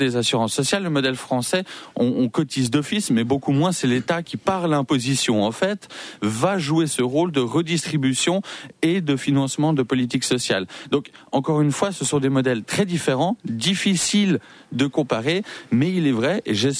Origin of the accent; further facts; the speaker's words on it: Switzerland; quand on est suisse et qu'on voit le modèle de formation suisse